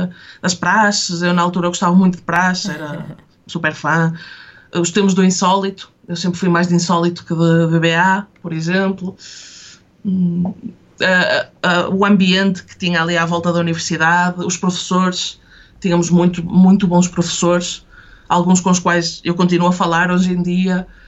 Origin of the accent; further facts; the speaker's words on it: Braga, Portugal; porque eu sou de Braga, e então voltei para casa.